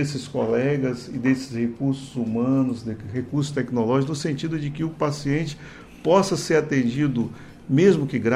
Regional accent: Una, Bahia, Brazil; Vou pegar um exemplo aqui, simples. Una, minha terra natal.

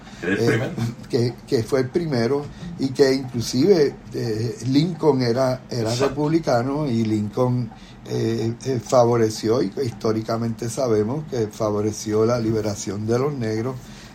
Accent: Puerto Rico; Y uno como latino, uno como minoría, que somos los puertorriqueños

